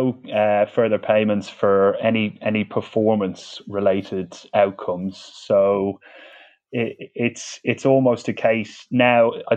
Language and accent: English; Dublin, Leinster, Ireland; accent: Dublin; Yeah, I grew up in Dublin, Kevin, yeah.